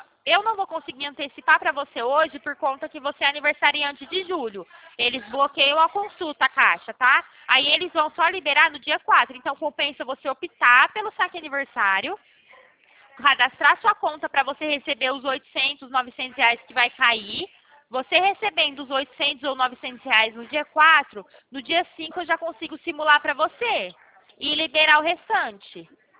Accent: São Paulo, Brazil; Isso mesmo, sou do interior de São Paulo.

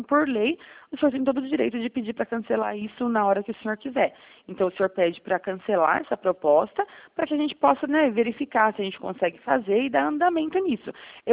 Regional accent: São Roque, São Paulo, Brazil; eu sou de São Roque.

